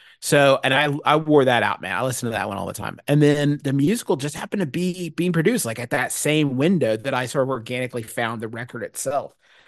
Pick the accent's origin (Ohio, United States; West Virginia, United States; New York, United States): West Virginia, United States; as the kid growing up in West Virginia, the only opportunity you get to see a part of a show is the Tonys.